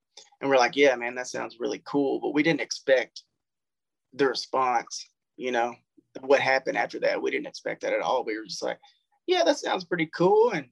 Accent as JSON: {"language": "English", "region": "Texas", "country": "United States", "said": "yeah, of course, we're from Texas, but why can't people in London listen to it?"}